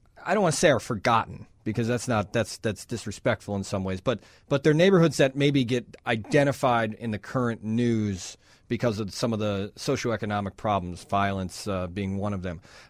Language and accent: English; Wonder Lake, Illinois, United States; I grew up in Wonder Lake, Illinois, and I didn't go to Marengo.